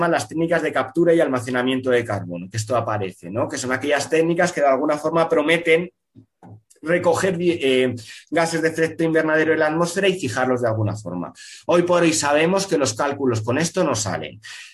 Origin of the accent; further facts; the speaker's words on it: Castile and León, Spain; soy castellano leonés, la zona de León, ¿no?